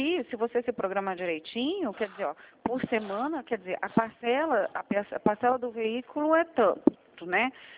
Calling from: Mogi Guaçu, São Paulo, Brazil; Eu tô falando com você de Mogi Guaçu.

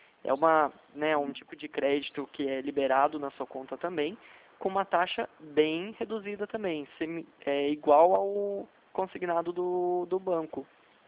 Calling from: São José dos Campos, São Paulo, Brazil; Não, eu falo de São José dos Campos, interior de São Paulo. É que o meu sotaque é diferente, né?

